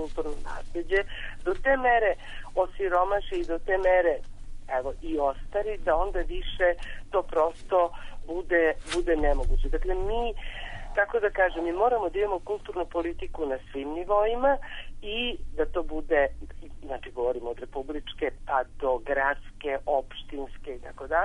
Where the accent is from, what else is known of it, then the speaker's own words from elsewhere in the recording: Belgrade, Serbia; ni on ni ja, živeći celu tu svoje detinjstvo provodeći u Beogradu, nikad nismo imali prilike da odemo.